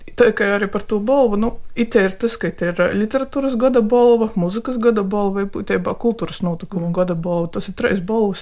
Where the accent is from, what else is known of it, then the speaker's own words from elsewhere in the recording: Latgale, Latvia; accent: Latgalian; Vai šobrīd, kad es atēju uz Dūma laukumu, es runāju latgaliski.